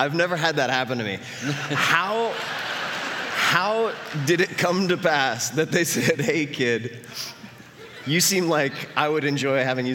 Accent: New York, United States; Apologize to the audience. I'm from Long Island. My brain doesn't move very quickly.

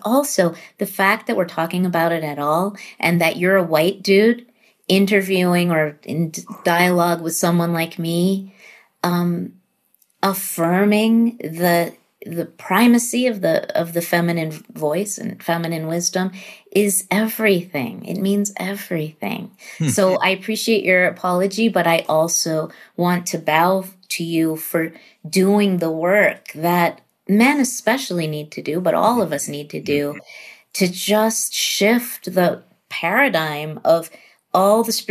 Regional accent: New York, United States; So I lived my first 11 years in New York, Long Island.

